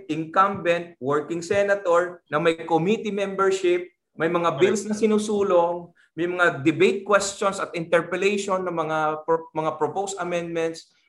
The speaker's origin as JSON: {"language": "Tagalog", "town": "Mabini", "region": "Calabarzon", "country": "Philippines", "said": "piyesta sa amin sa Mabini, Batangas yun eh."}